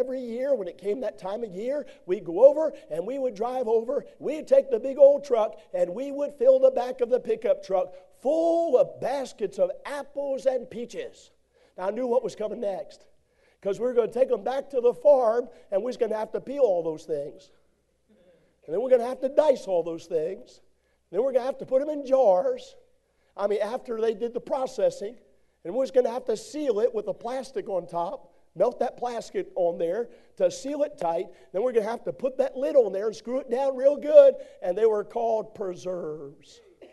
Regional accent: Maryland, United States; Oh, I grew up in Maryland, and we used to go over to Manchester, and that's the church I attended.

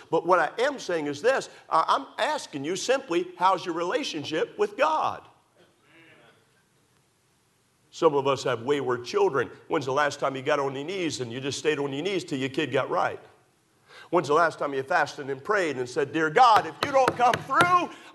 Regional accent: Maryland, United States; I grew up in Maryland around horses and ranches and stuff like that.

